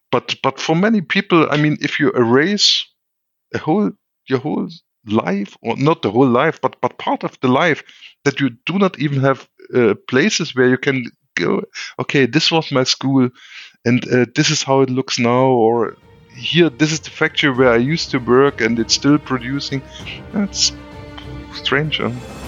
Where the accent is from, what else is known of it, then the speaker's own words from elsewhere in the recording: East Germany, Germany; our new fancy light blue GDR passport.